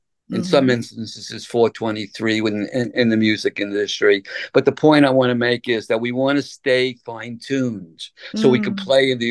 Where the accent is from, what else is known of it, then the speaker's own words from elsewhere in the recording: Brooklyn, New York, United States; I come from Brooklyn, New York. I grew up in the garment industry.